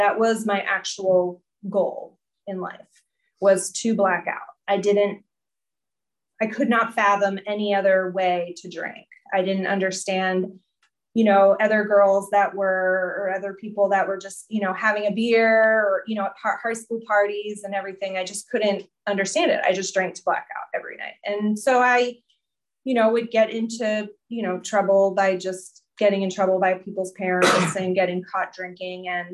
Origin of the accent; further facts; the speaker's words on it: Potomac, Maryland, United States; I grew up in Maryland. I grew up in Potomac, Maryland, and I have a wonderful family.